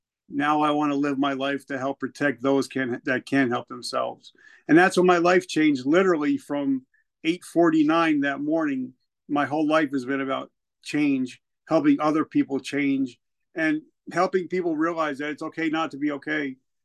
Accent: New Jersey, United States; accent: Northern accent; I'm here. I'm from the North. I'm from Jersey. And I joined the South Carolina National Guard. And these are all good old boys. And, you know, I got that Northern accent

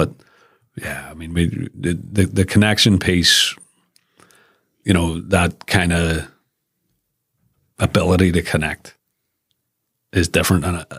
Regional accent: Belfast, Northern Ireland, United Kingdom; to come from where Belfast has been, right, which I remember profoundly. I grew up in Tweddle Avenue in the Ardoin interface.

